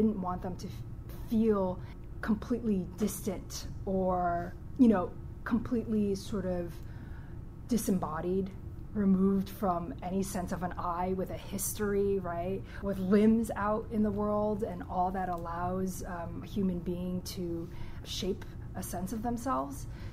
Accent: China; Haizi, who is a Chinese poet who is actually from my hometown in China

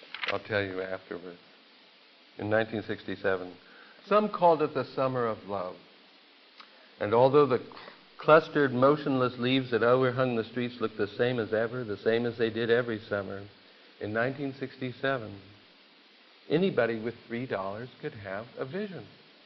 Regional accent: California, United States; Mea culpa, look, hey, I grew up in California in the late 60s.

